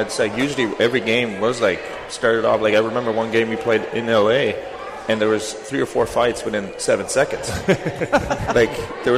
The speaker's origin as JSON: {"language": "English", "town": "Munich", "region": "Bavaria", "country": "Germany", "second_language": "English", "said": "No, I'm from Munich, so I have my Lederhosen."}